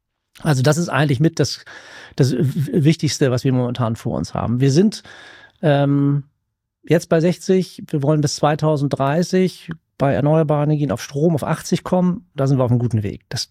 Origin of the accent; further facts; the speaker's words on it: Bleckede, Lower Saxony, Germany; Also ich bin da auf einem kleinen Dorf groß geworden in Blekede bei Lüneburg